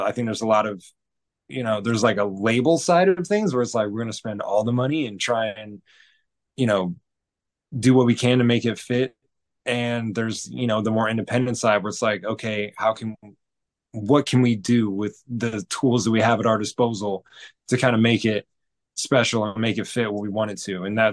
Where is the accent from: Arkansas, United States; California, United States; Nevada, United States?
Nevada, United States; Las Vegas; I'm from Vegas, so pulling the lever on the slot machine